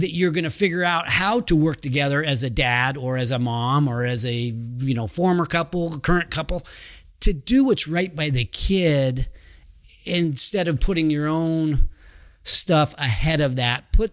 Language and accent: English; Roseville, United States; My mom, we grew up here in Roseville and didn't have a lot, especially when, you know, we were little kids, but we didn't know that.